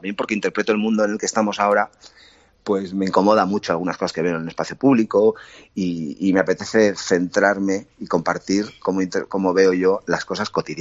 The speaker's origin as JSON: {"language": "Spanish", "town": "Irún", "region": "Basque Country", "country": "Spain", "tie": "born there", "said": "Yo nací en Irún, en un sitio muy, muy singular por su condición de frontera, de paso de gente, de mestizaje."}